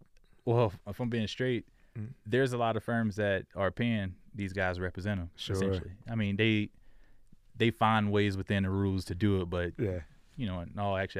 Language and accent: English; Florida, United States; also born or lived in South Dakota; I grew up in Florida, went to school in South Dakota.